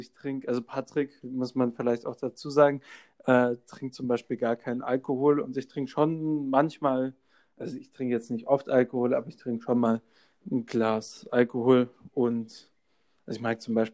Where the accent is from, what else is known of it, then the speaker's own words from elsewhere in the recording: Baden-Württemberg, Germany; now in Dortmund, Germany; Also wir kommen beide aus der Nähe von Tübingen. Und ich wohne mittlerweile in Dortmund